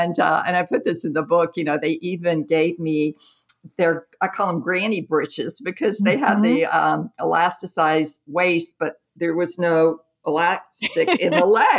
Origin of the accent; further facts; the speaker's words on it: Jackson, Mississippi, United States; I grew up in the South in Jackson, Mississippi. So very much Southern, the Bible Belt, a lot of racial tension in that area. But yeah, it was Mississippi.